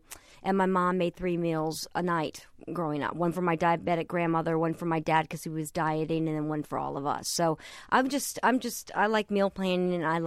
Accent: the South, United States; I grew up in the South, and I remember going to funerals

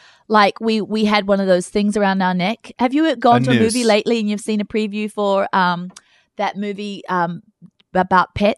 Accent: England, United Kingdom; I'm English.

